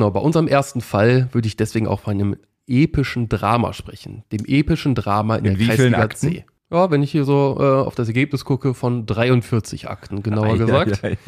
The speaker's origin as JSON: {"language": "German", "town": "Glehn", "region": "North Rhine-Westphalia", "country": "Germany", "tie": "born or raised there", "also_born_or_lived": "Berlin", "said": "Ich bin ja gebürtiger Berliner, aber aufgewachsen am schönen Niederrhein, genauer gesagt in Glehn."}